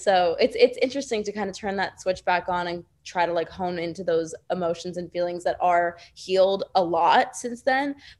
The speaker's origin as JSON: {"language": "English", "town": "Long Island", "region": "New York", "country": "United States", "said": "I am from Long Island, New York."}